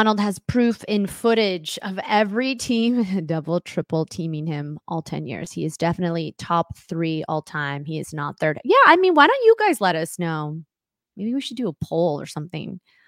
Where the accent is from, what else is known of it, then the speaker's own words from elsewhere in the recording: Los Angeles, California, United States; I'm from Los Angeles, grew up with two older brothers and a dad that were sports obsessed.